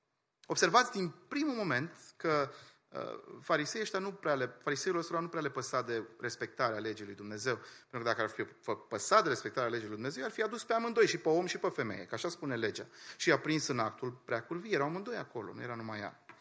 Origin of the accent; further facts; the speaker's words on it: Bucharest, Romania; eu am crescut în București